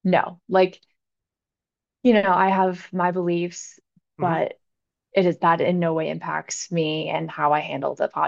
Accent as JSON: {"language": "English", "region": "Michigan", "country": "United States", "said": "I'm from Michigan, so Rachel Den Hollander might be my favorite person ever"}